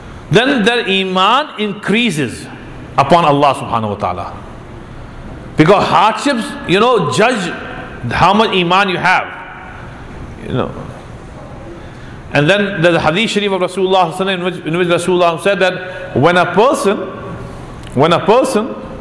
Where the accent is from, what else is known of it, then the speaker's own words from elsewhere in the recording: Lucknow, Uttar Pradesh, India; I come from India, and I come from a city called Lucknow, which is populated by Shia people. The government in Lucknow was all Shia people for 200 plus years.